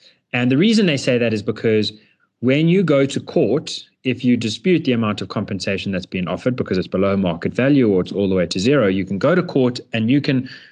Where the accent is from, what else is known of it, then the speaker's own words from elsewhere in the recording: South Africa; it's very important to identify as a South African and realize that we really are all in this ship together